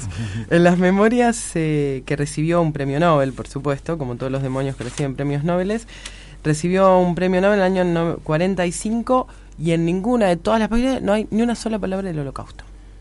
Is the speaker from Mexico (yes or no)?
no; Argentina; nosotros como argentinos somos todos tontos